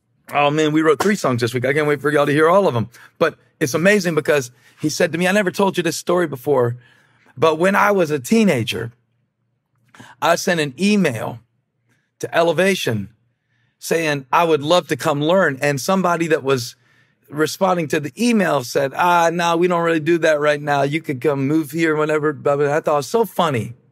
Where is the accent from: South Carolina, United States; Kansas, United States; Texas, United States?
South Carolina, United States; Moncks Corner; When I was growing up in Monk's Corner, South Carolina, that 30 miles away, it's almost 20, there was a boy named Brandon